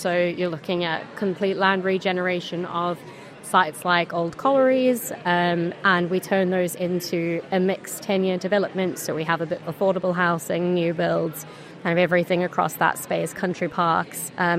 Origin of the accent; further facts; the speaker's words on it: South Africa; now in Leeds, United Kingdom; I'm from South Africa originally, but here a couple of years and butchered the accent a bit.